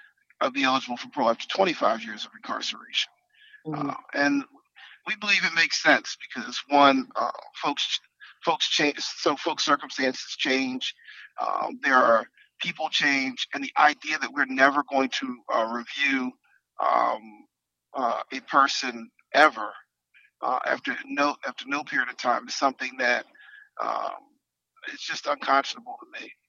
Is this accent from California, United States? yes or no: no; Philadelphia, Pennsylvania, United States; Well, you know, I'm from North Philadelphia, so I do know people who've been sentenced, and I've visited the prisons throughout my life.